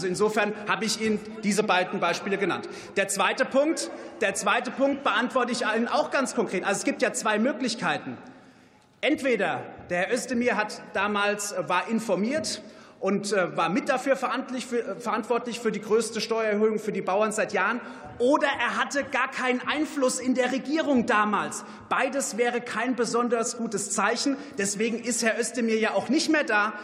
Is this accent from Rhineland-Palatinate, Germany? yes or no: yes; Rhineland-Palatinate, Germany; in meiner Heimat, in der Pfalz, an der Deutschen Weinstraße